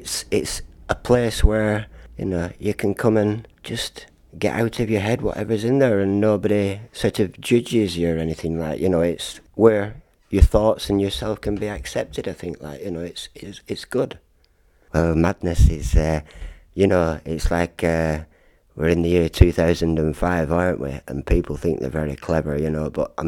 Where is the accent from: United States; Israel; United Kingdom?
United Kingdom; North West England; Well, I'm from Lancashire, you know.